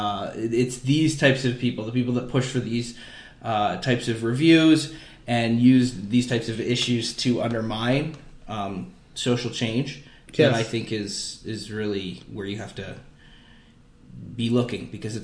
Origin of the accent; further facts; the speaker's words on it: Canada; I'm just glad I'm not an American. I'm so glad we don't have to continually... I mean, I think we do continue to litigate these questions and these social issues and these moral issues in Canada